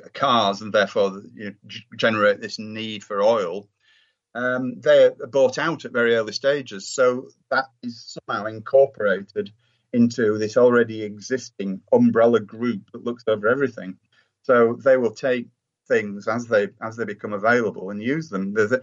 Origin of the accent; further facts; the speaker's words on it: United Kingdom; me as a Brit